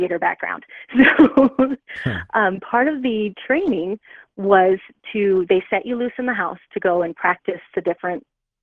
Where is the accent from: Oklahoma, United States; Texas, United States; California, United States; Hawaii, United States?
California, United States; San Jose; You know, I was raised in San Jose